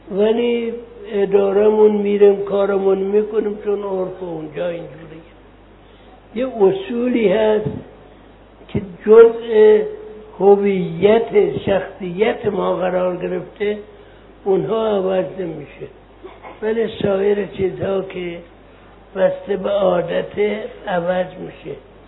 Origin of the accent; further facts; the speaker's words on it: Iran; ما ایرانی هستیم، یعنی عید نوروز رو نوروز رو عید میگیریم.